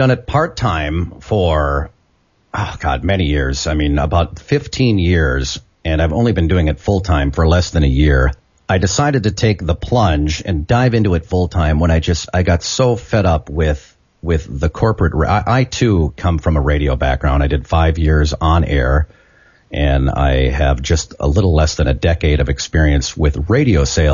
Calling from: Minneapolis, Minnesota, United States; I am speaking from Minneapolis, Minnesota.

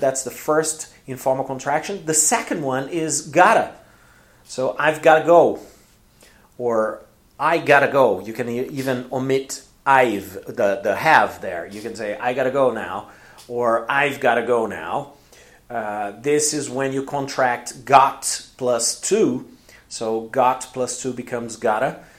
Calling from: Porto Alegre, Rio Grande do Sul, Brazil; English is a second language

